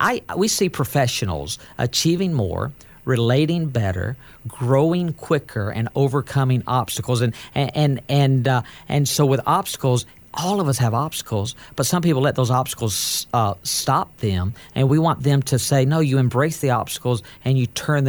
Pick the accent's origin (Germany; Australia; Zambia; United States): United States; the South; And look, I'm from the South, and so if you grew up in the South, someone gets hiccups, what do?